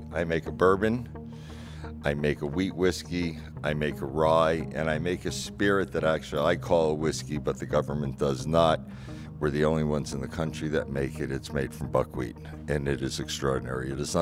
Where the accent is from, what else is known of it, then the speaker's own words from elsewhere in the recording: Branford, Connecticut, United States; I grew up in Branford, Connecticut.